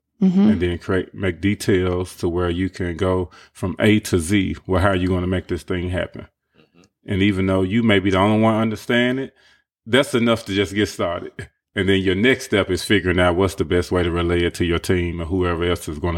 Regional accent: Memphis, Tennessee, United States; And we're from Memphis, where the whole wings are at most of the wing restaurants.

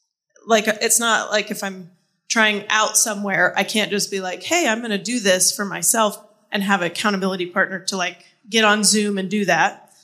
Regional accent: Colorado, United States; from Colorado.

